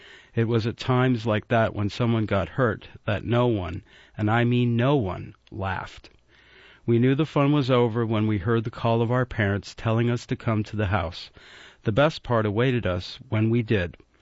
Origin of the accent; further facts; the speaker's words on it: Canada; It was a common tradition at our family's house growing up in Canada that after the ceremonial Christmas feast